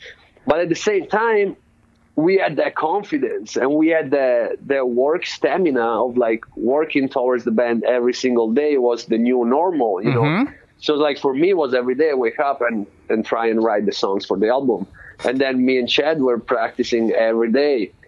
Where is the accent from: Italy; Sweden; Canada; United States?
Italy; Florence, Tuscany; born there; English is a second language; moved away as an adult; also born or lived in London; Well, I was born in Florence, Italy.